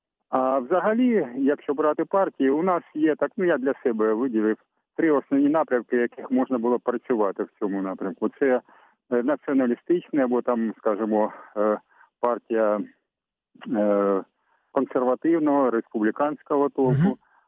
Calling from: Kharkiv, Kharkiv Oblast, Ukraine

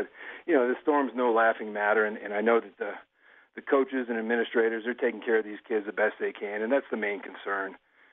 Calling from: Denver, Colorado, United States; I ran for higher ground, man. I'm calling you from Denver, Colorado.

